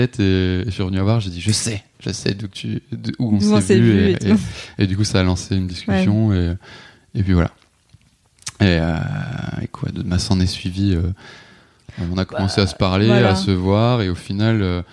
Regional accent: Grand Est, France; moi, j'ai 30 ans. J'ai grandi en Alsace. Je suis allé bosser dans le sud

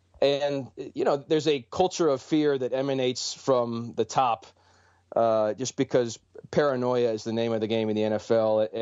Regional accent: Cleveland, Ohio, United States; I mean, Detroit reminds me a lot of Cleveland, which is my hometown, where I'm from.

